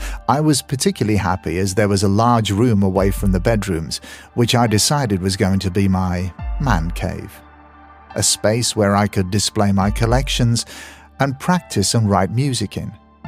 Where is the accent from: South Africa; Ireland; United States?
South Africa; now in Grimsby, United Kingdom; I'm South African, but I spend a lot of my time nowadays in Grimsby, northeast Lincolnshire, where my partner is currently living. Hopefully very soon, I will call the UK my home